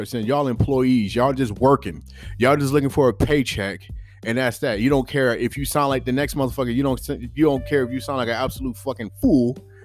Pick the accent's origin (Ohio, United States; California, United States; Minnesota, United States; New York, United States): California, United States; maybe, you know, a little bias in it because I'm from Cali and it's the West Coast.